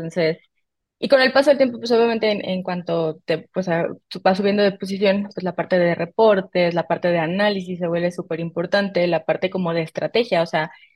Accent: Guadalajara, Jalisco, Mexico; now in Mexico City, Mexico; Yo soy de Guadalajara, igual que ustedes, pero vivo en Ciudad de México ya desde hace como 10 años

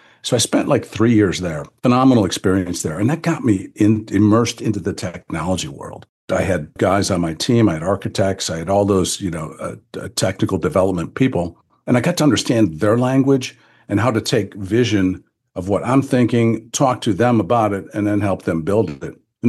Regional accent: Midwest, United States; I had two little kids, and I was kind of like, I'm from the Midwest. And I was kind of pining to get back, not necessarily to Detroit, but just somewhere in the Midwest.

